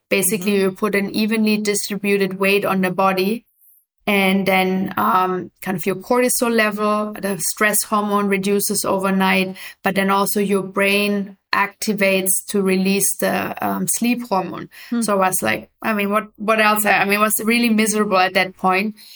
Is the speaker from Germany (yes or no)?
yes; Germany; English is a second language; moved away as an adult; I grew up in Germany originally